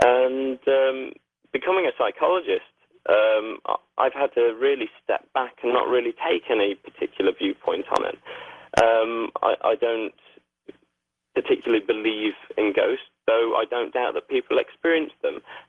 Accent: East Midlands, United Kingdom; I grew up in Nottinghamshire in the UK, and I've still got family there.

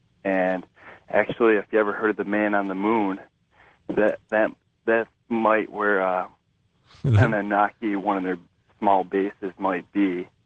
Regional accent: New York, United States; I'm from New York.

